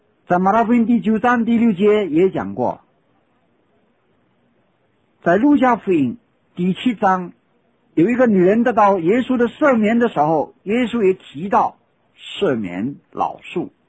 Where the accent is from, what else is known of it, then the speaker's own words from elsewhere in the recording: China; 我们身为中国人，在我们中国几千年丰富的文化里面，